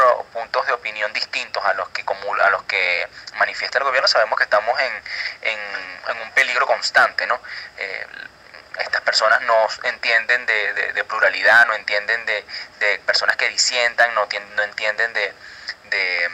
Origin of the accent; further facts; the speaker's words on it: Venezuela; estamos ligados al pueblo venezolano y somos pueblo venezolano, somos gente de a pie